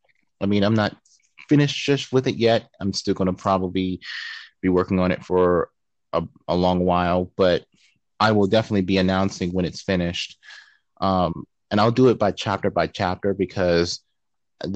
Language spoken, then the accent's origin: English; Pittsburgh, Pennsylvania, United States; Specifically, there's a convention that's going to be happening in my hometown. It's called Steel City Con, and they don't just do they don't just do comics; they do anime as well. And we also have a Japanese society in Pittsburgh as well.